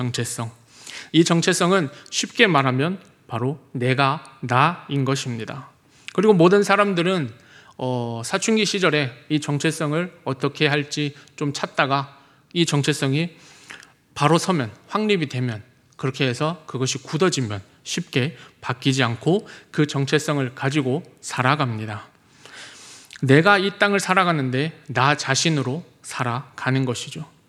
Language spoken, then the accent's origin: Korean; Ulsan, South Korea; 저도 제 고향이 울산인데 제가 울산 사람이라고 말을 하지 않으면 사람들이 제가 울산 사람인지 잘 모르시더라고요. 울산이 사투리가 심하지도 않을 뿐더러 그냥 저 스스로가 생각하기에 제가 사투리를 많이 안 쓴다고 생각을 해서